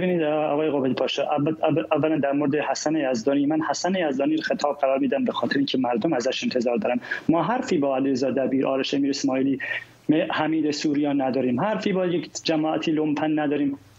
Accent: Kurdistan, Iran; آقای دایی، من اهل کردستانم.

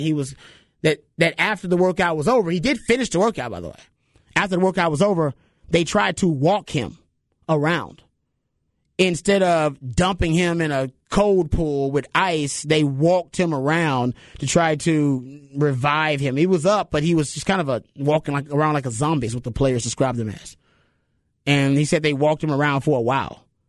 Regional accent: Houston, Texas, United States; So I grew up in Houston. So I'm telling you, I used to work out in this weather in the heat.

